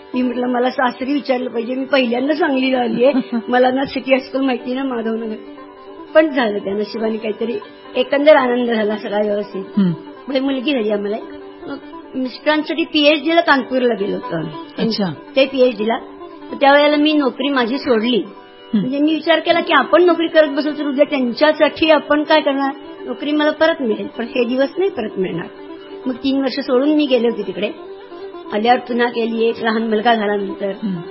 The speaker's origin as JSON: {"language": "Marathi", "town": "Pune", "region": "Maharashtra", "country": "India", "tie": "born or raised there", "said": "माझं माहेर पुण्याचं."}